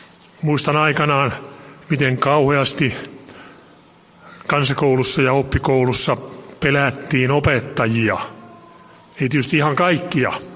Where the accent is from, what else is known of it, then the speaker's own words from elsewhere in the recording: Tammela, Tavastia Proper, Finland; Aina tekee mieli peilata sinne Tammelan pitäjän portaan kylään Huuvalan kulmille, josta olen lähtöisin. Sieltä melkein voi sanoa metsän keskeltä.